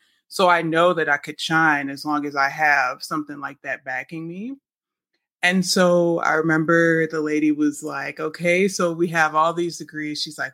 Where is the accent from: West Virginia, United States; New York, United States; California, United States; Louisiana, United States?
Louisiana, United States; New Orleans; now in West Coast, United States; I am from New Orleans, Louisiana, and I currently live on the West Coast.